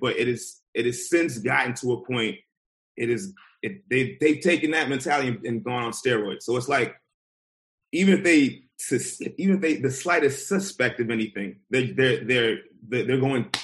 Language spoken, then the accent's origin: English; Washington, District of Columbia, United States; born there; No, I was born in Washington, D.C. My parents got to America in 79. I was born in 82.